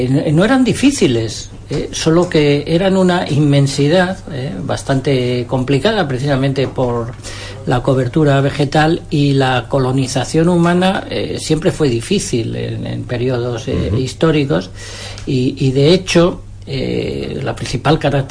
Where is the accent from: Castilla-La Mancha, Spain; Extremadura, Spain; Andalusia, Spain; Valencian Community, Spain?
Extremadura, Spain; yo puedo decir que mi terruño extremeño no deja de ser una continuación de los montes de Toledo